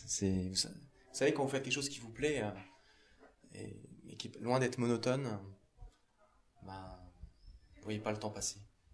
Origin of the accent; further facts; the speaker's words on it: Thionville, Grand Est, France; Je suis lorrain d'origine, je suis originaire de Moselle-Land, de Thionville